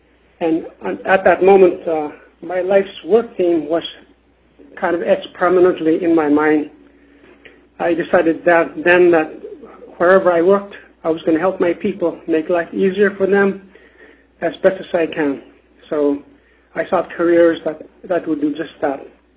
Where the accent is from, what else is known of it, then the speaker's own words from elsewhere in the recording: Hooper Bay, Alaska, United States; now in Bethel, United States; I am Yupik Eskimo from Hooper Bay, where I was born and grew up.